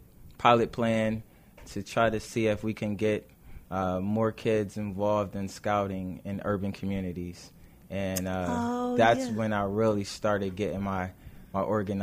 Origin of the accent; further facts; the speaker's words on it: Bridgeport, Connecticut, United States; I'm from Connecticut, Bridgeport, Connecticut, that is, and I was the first community organizer